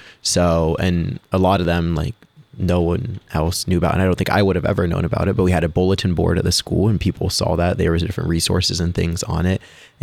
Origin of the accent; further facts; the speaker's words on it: Sunbury, Ohio, United States; I went to Big Walnut High School in Sunbury, Ohio. So I grew up in Sunbury, Ohio. We made all my sacraments at St. John Newman and went to the high school there.